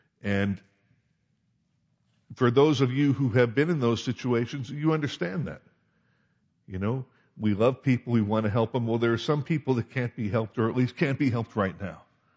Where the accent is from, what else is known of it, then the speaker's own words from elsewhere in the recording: New Jersey, United States; When I was a little kid, I grew up on the East Coast, and my parents used to, why, I don't know, but when I was like 8 years old, they'd let me take a rowboat out into Barnegat Bay and fish